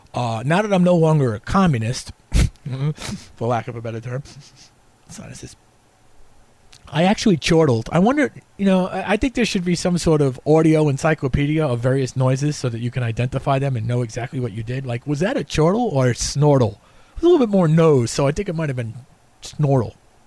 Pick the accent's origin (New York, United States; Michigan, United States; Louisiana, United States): New York, United States; I'm from New York. We don't even bother people in New York.